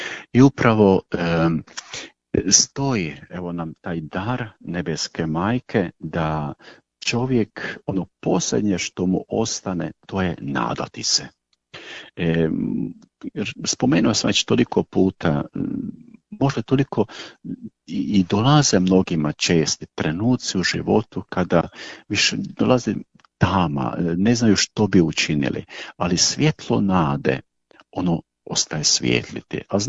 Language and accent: Croatian; Molve, Koprivnica-Križevci County, Croatia; sam rođen evo u Molvama, tu sam kršten u svetištu Blažene Djevice Marije, kao dijete odrastao tu pod njezinim okriljem.